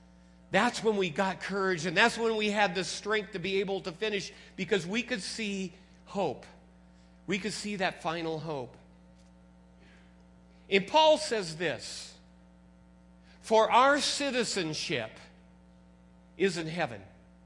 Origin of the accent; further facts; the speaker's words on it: United States; I'm an American. I can prove I'm American.